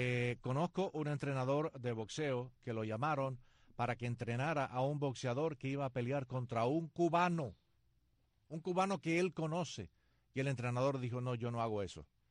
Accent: Brazil; Tú me llamas a mí, que soy brasileño, para que te entrene

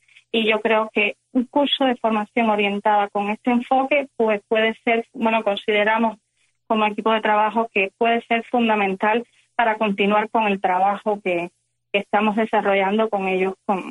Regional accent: Cuba; moved away as an adult; antes de venir al exilio, yo como joven cubana

